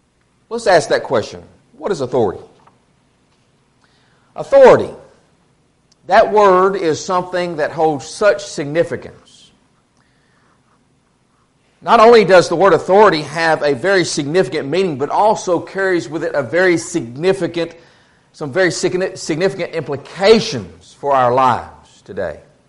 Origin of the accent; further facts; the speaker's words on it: Burkeville, Texas, United States; I'm from Burkeville, Texas. I don't know if you get any more simple than that.